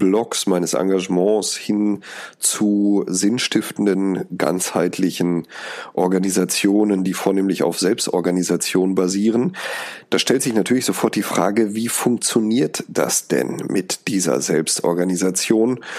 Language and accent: German; Oberfeischede, North Rhine-Westphalia, Germany; aus Oberfeischede, dem kleinen Ort, wo ich herkomme.